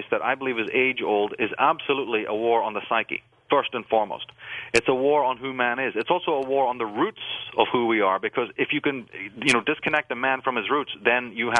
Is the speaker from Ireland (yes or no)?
yes; Ireland; You know, I grew up in Ireland